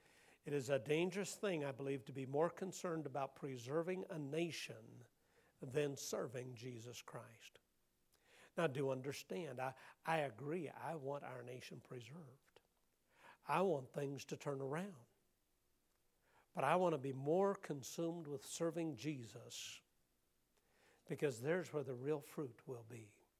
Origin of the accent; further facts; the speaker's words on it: Nebraska, United States; Now, for me, being from Nebraska, I've run across somebody from my home state